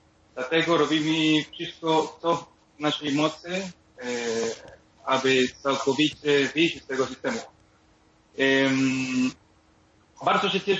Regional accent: Caracas, Capital District, Venezuela; Polish is a second language; now in Poland; Pochodzę z Caracas, Wenezueli. Zaczynałem z nauką języka polskiego 4 lat temu w polskiej ambasadzie i teraz jeszcze uczę się polskiego.

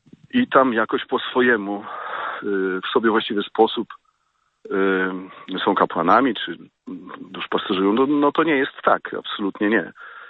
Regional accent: Podgrodzie, Subcarpathian Voivodeship, Poland; w mojej rodzinnej wiosce, w mojej parafii. Przyjechałem mamę odwiedzić w Podgrodzie, na Podkarpaciu koło Dębicy

